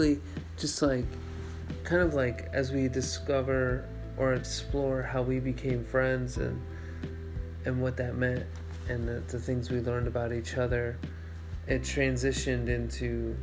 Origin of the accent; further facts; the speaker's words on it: Albany, New York, United States; I'm from upstate New York, like Albany area.